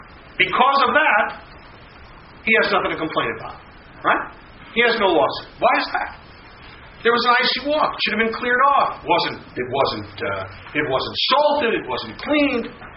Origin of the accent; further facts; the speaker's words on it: New York, United States; As a New Yorker, if you don't salt your walk and a dog slips on it, you're likely to get sick.